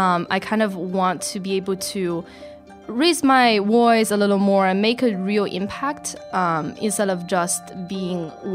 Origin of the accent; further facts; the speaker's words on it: Qinhuangdao, Hebei, China; I was born and raised in a city called Qinhuangdao, which is 2 hours away east of Beijing. It is the beginning part of Great Wall, and it's right next to the sea. It's absolutely beautiful. It's a small city.